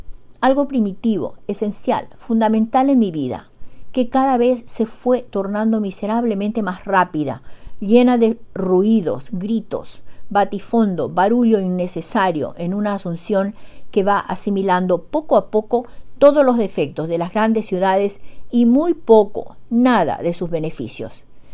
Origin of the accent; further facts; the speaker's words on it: Paraguay; Ya sabes cómo somos los paraguayos.